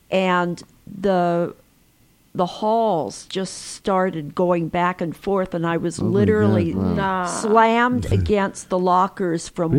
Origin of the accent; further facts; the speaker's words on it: San Francisco, California, United States; I grew up in San Francisco and we rented.